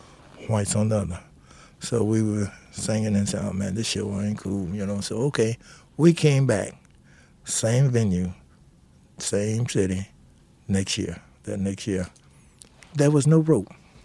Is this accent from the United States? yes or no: yes; Texas, United States; Like, I'm from Texas, and so we were on